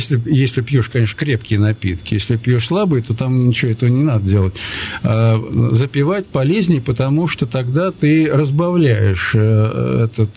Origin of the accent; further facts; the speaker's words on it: Russia; жил и потреблял алкогольные напитки, как среднестатистический россиянин.